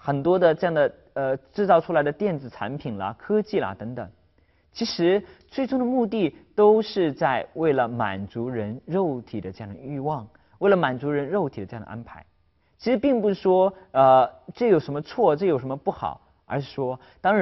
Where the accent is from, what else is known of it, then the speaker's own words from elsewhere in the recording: China; 我们中国人也经常用这样的说人活着是有一口气。